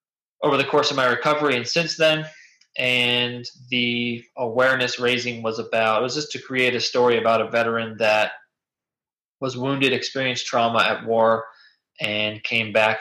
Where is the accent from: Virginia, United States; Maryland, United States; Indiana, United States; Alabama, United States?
Virginia, United States; I'm running for the House of Representatives, U.S. Congress in the state of Virginia, where I grew up in Virginia's 10th district, which is kind of most of Northern Virginia.